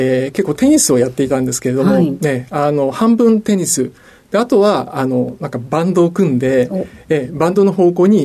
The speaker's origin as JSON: {"language": "Japanese", "town": "Takasaki", "region": "Gunma", "country": "Japan", "said": "群馬県の、高崎市というところです。"}